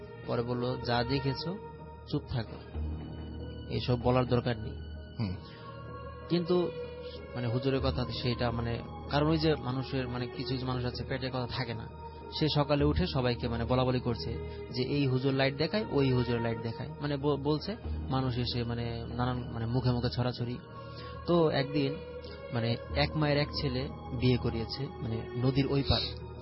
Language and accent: Bangla; Mirpur, Dhaka Division, Bangladesh; এসেছি মিরপুর থেকে।